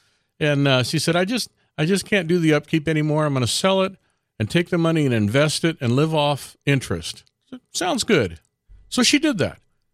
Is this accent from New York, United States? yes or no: no; Chula Vista, California, United States; born there; I was born in Chula Vista.